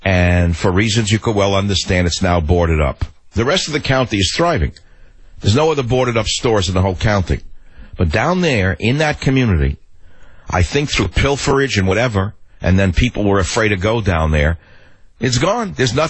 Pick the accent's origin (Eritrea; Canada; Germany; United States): United States; from my point of view as an American, concerned about my grandchild, concerned about the country that's been so good to my family